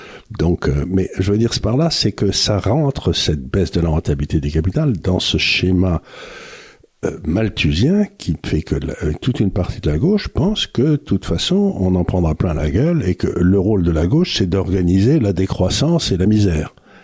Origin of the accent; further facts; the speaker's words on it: Gascony, France; je connaissais des gens très très très pauvres quand j'étais jeune en Gascogne ou n'importe où